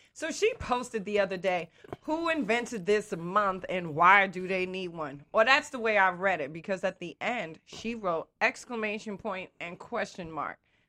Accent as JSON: {"language": "English", "town": "New York City", "region": "New York", "country": "United States", "tie": "born or raised there", "said": "I'm going to ask a serious topic because I grew up in New York City."}